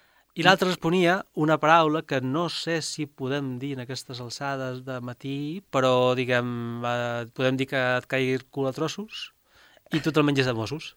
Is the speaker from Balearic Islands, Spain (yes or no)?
yes; Ibiza, Balearic Islands, Spain; jo som de Vicenç, a Vila